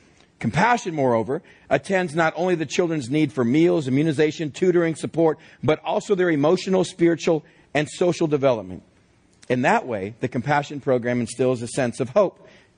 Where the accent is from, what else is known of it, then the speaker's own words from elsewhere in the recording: California, United States; "Michigan? I'm from California." I said, "Michigan's a long way."